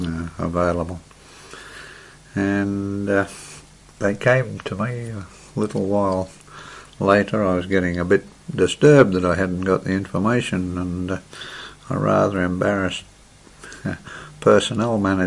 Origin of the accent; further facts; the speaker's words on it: Ballarat, Victoria, Australia; also born or lived in Melbourne; Okay, well, I was born in Melbourne on the 3rd of November 1931, the day White Nose won the Melbourne Cup. As a very young boy, though, I went to Ballarat and spent most of my younger